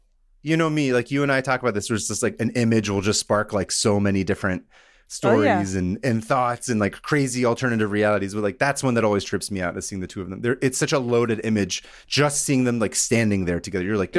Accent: United States; And especially being Iranian American, it's just such a crazy thing for me to see both of those figures at the same time having experienced similar fates.

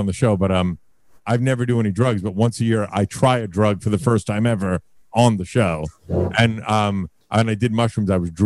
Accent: United States; All right, now, because I'm a American and I'm an idiot, what would you say Tanzania is most known for?

